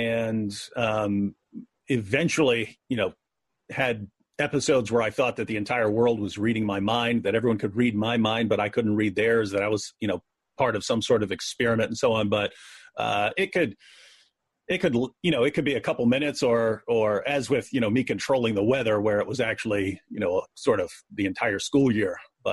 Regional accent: West Virginia, United States; Grew up in a West Virginia trailer park. grew up in West Virginia, which, you know, it's not all bad. You live in a trailer park, so it's like hillbilly heaven.

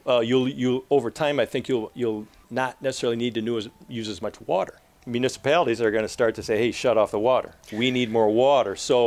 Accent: Saginaw, Michigan, United States; I was from Saginaw, all that stuff.

